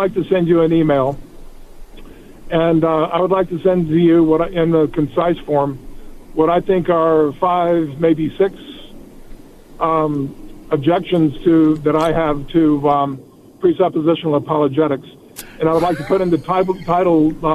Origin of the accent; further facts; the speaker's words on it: Deep South, United States; I was born and raised in the Deep South.